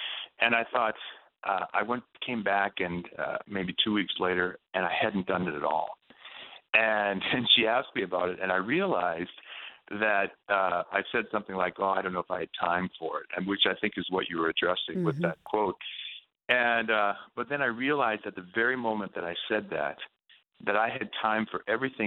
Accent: Columbus, Ohio, United States; walking down an arts district in Columbus, Ohio, which is my hometown

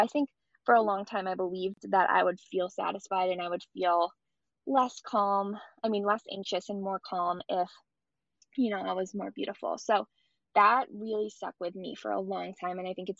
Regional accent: Boston, Massachusetts, United States; I was born in Boston. I was raised here most of my life. I lived here until I was 22, and I'm 29 now. And then I am back in Boston now too

